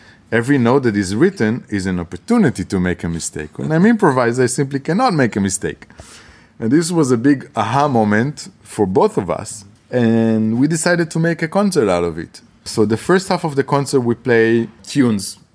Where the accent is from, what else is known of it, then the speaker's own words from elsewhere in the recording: Israel; English is a second language; also born or lived in Italy; In my 20s, I lived in Italy. I studied there. I stayed there for 8 years. I'm Israeli, so I was born and brought up in Israel. I still consider Israel my home.